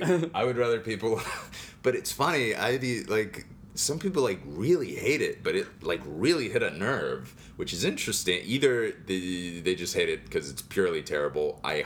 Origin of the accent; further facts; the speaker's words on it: Texas, United States; I grew up in Texas where it's like, get us out of the heat in the AC.